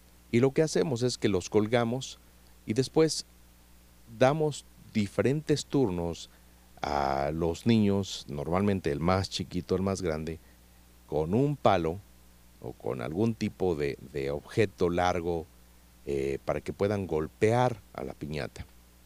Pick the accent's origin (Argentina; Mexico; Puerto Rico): Mexico; nos forma a nosotros como mexicanos